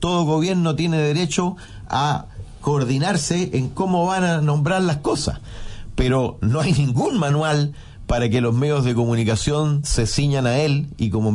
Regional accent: Chile; Todos los chilenos estamos obligados a cotizar.

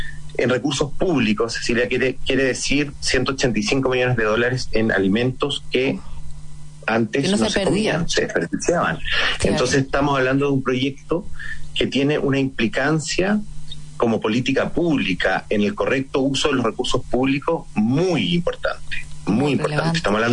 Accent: O'Higgins, Chile; yo soy de Colchagua, ponte tú, y las celebraciones familiares eran alrededor de la cocina

